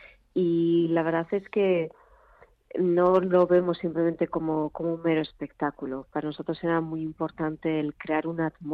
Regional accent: Zumaia, Basque Country, Spain; en la playa de mi pueblo natal, en Sumaya

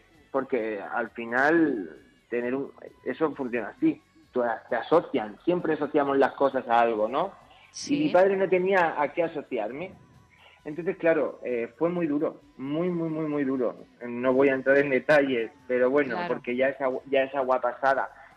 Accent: Bigastro, Valencian Community, Spain; yo soy de Bigastro, de un pueblecito de Alicante.

